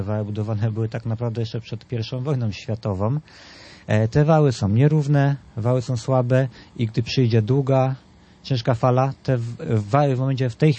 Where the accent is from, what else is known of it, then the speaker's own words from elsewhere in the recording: Pomeranian Voivodeship, Poland; moved away as an adult; Ja tutaj żyję 5 lat, a więc krótko jak na mieszkańca i wójta, ale pochodzę z Pomorza, spod Żuław Wiślanych